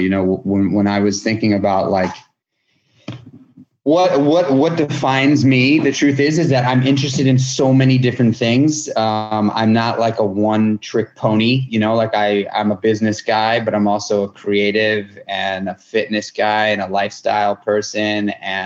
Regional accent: New York City, New York, United States; I grew up in New York City. I started, you know, walking down a dark road at a very early age

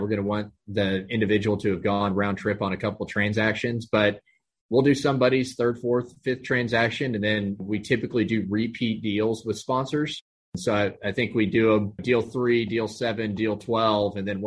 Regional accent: Amarillo, Texas, United States; now in Houston, United States; based here in Houston, Texas. Born and raised in North Texas, up in Amarillo, went to school, University of Texas in Austin.

